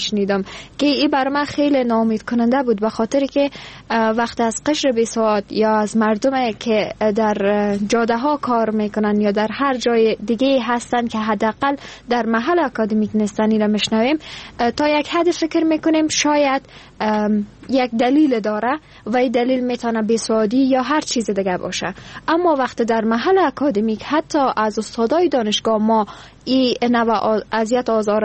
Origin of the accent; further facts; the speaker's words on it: Afghanistan; من در یکی از دانشگاه‌های افغانستان درس میخوندم در کنار کار.